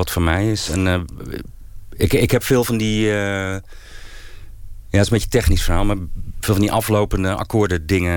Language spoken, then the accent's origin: Dutch; Ermelo, Gelderland, Netherlands; toen ik opgroeide in Ermelo.